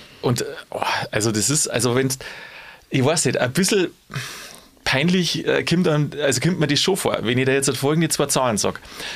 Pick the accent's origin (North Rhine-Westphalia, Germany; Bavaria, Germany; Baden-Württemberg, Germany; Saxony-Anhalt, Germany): Bavaria, Germany; bei uns in Bayern